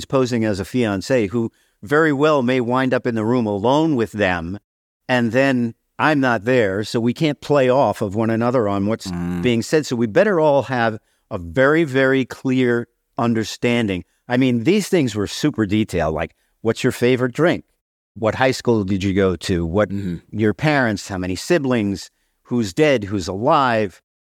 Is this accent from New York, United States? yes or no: yes; Staten Island, New York, United States; I grew up on Staten Island in a neighborhood called Mariner's Harbor. At the time, it was a very Italian neighborhood. There were a lot of wise guys in the neighborhood.